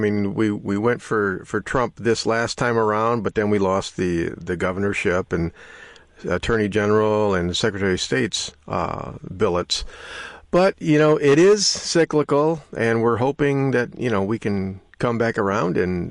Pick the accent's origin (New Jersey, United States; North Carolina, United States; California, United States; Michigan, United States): Michigan, United States; my home state of Michigan with other states.